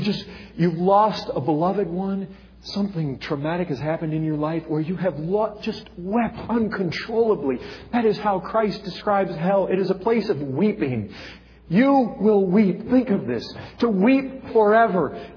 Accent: Michigan, United States; I grew up in Michigan.

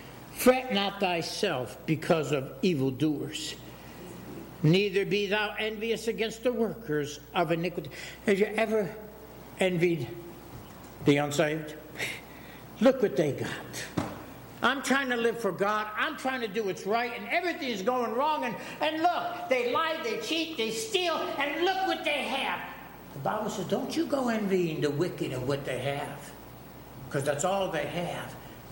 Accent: Connecticut, United States; indeed in the New England states, and I'm from Connecticut, part of the New England states

